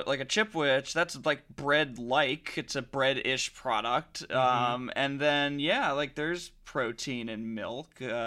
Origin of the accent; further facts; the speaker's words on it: New York, United States; I mean, like I said, as a New Yorker, you know, you go to the bodega, it probably has a cat.